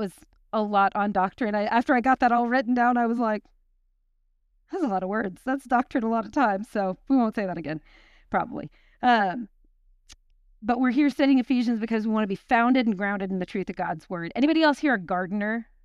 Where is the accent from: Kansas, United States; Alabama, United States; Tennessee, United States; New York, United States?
Kansas, United States; Now, I'm from Kansas, where good dirt is not hard to find.